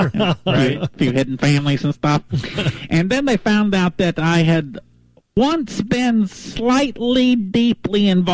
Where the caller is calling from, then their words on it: New Jersey, United States; I'm calling you from my campaign headquarters in the New Jersey.